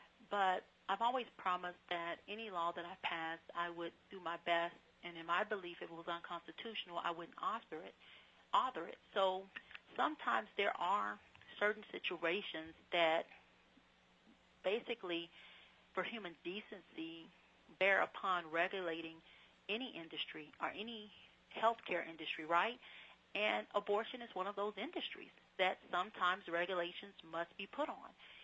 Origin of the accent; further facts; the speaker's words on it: Louisiana, United States; incident in our state where we found out in Shreveport, a clinic about an hour and a half away from my hometown